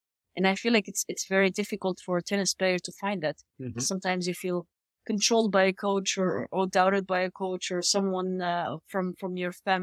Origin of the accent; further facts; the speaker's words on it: Sousse, Sousse Governorate, Tunisia; English is a second language; to do some convincing to my parents to me go to Tunis, to the capital, because I wasn't from there. I'm from Sousse, that it's like 2 hours driving from there.